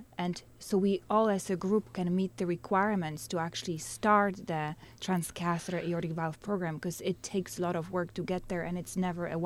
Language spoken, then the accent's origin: English; Poland; now in United States; I'm from Poland.